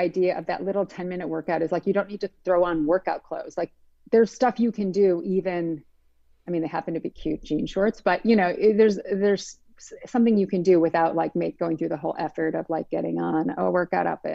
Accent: Midwest, United States; I grew up in the Midwest. I had steak and potatoes and lots of casseroles and things like that.

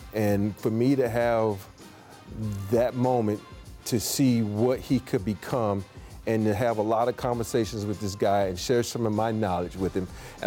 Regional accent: the South, United States; he talked about me growing up in the South and how it was

